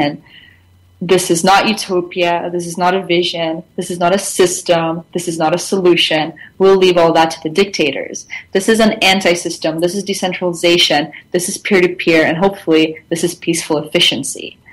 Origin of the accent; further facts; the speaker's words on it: Russia; now in Canada; I'm glad I grew up in Russia, because at least their kids had like the freedom to roam free, and I grew up on a farm, so that's nice. And I mean, I moved to kind of a suburb of Toronto